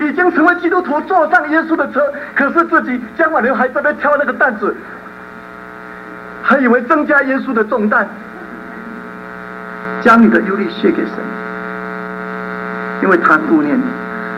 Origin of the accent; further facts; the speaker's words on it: Tainan, Taiwan; 我成长在台湾的一个比较南部的地方，在台南，那里面里面有口碑，又比较偏僻的地方